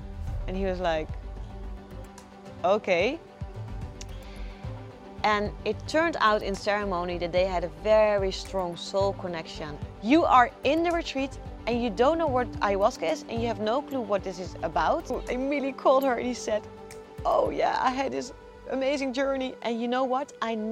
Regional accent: Netherlands; I grew up in the Netherlands, not in the jungle

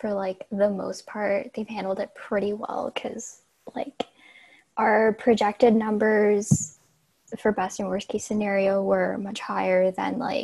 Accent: Canada; I'm a Canadian. I live up in Toronto, in the suburbs around Toronto

